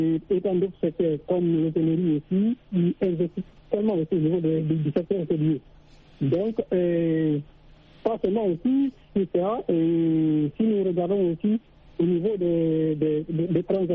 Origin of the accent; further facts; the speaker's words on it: Guinea; now in Senegal; je suis un Guinéen d'origine, mais je suis au Sénégal